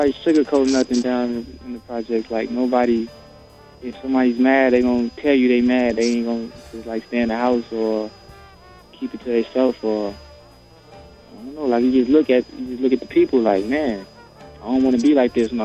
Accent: Chicago, Illinois, United States; from Chicago, age 16, and I love music, sports, basketball, really.

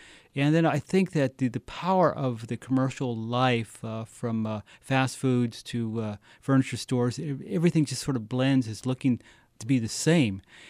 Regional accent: Fresno, California, United States; We're both from, you know, he's from Bakersfield area, I'm from Fresno

